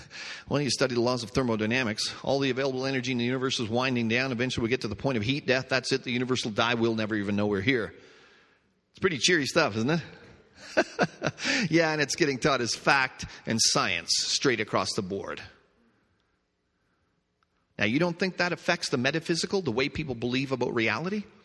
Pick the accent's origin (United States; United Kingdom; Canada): Canada; You know, I'm Canadian. He's British.